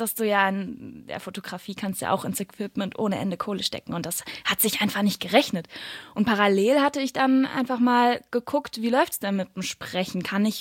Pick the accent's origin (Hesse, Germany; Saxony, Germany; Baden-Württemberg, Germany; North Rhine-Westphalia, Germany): Hesse, Germany; Frankfurt; Frankfurt.